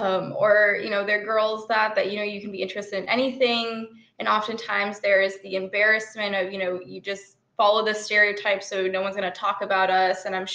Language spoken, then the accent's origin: English; Brooklyn, New York, United States; So I grew up in Brooklyn as the parents of two immigrants from India.